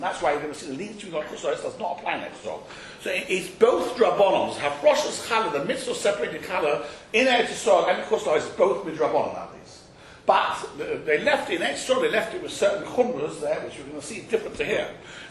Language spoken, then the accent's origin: English; United Kingdom; Yeah, I'm British, yeah.